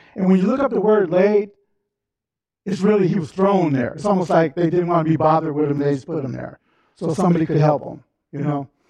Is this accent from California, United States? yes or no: no; Seattle, Washington, United States; also born or lived in Minneapolis; I remember growing up in Seattle. I grew up in Seattle